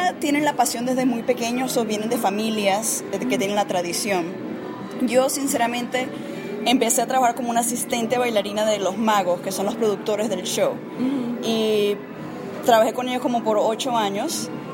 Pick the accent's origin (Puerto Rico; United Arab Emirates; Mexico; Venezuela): Venezuela; Caracas, Capital District; now in Reno, United States; de Caracas, Venezuela. Y estamos aquí en Reno, en el Dorado Hotel y Casino, desde enero hasta abril.